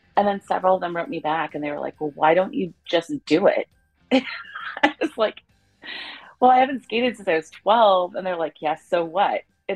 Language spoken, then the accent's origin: English; Chicago, Illinois, United States; I am 50 years old now, and I'm from Chicago, Illinois.